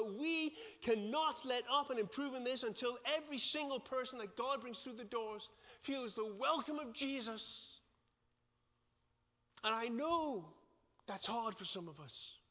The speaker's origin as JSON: {"language": "English", "region": "England", "country": "United Kingdom", "said": "I'm English."}